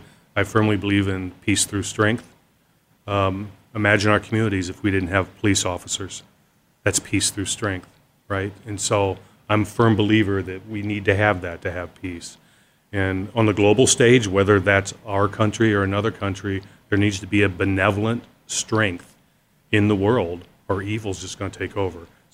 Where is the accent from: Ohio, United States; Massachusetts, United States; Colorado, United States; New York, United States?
Ohio, United States; Born and raised in Ohio. I served 4 years in the Marine Corps and decided that wasn't for me, so I got out.